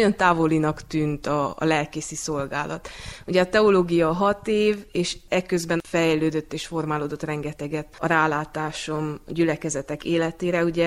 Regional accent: Ernei, Mureș County, Romania; Nagyernyei származású vagyok.

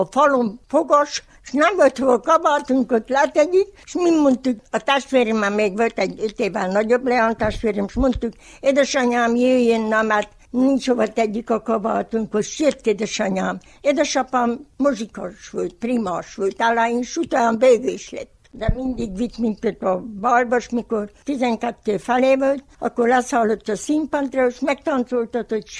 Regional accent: Homoródjánosfalva, Brașov County, Romania; Homorod János falvi. Itt születtem, ide voltak a szüleim.

